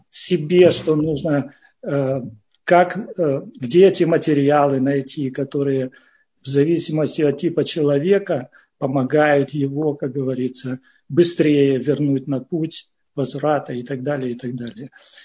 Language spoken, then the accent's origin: Russian; Russia; moved away as an adult; Мы приехали из России в возрасте где-то 40 лет.